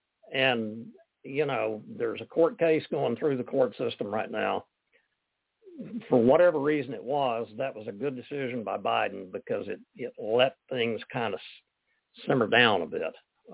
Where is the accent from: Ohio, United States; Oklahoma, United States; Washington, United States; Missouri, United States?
Oklahoma, United States; And though I was born and raised in Oklahoma, I consider myself an Okie by birth and a Texan by blood.